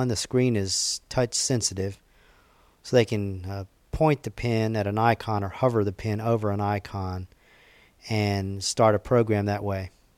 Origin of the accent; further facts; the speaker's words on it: College Station, Texas, United States; from College Station, Texas.